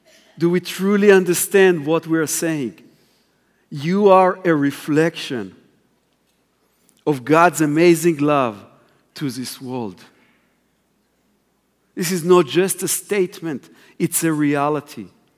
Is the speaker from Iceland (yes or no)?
no; Israel; I'm amazed that I, as an Israeli follower of the Messiah, born and raised in Israel, can come here and speak on this stage today.